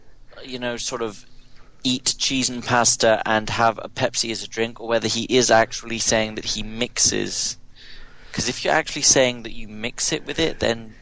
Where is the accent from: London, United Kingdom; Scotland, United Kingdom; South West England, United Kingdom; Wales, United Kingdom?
South West England, United Kingdom; Gloucester; a guy from my hometown is in it.